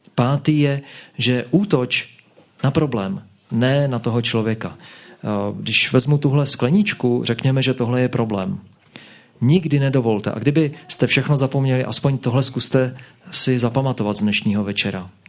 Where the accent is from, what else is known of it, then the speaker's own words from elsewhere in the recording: Moravia, Czechia; Já pocházím z Moravy